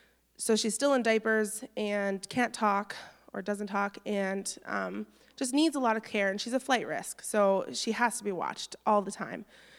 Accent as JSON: {"language": "English", "country": "Canada", "said": "I'm not from here. I'm from Canada, and I drive from Emo each week."}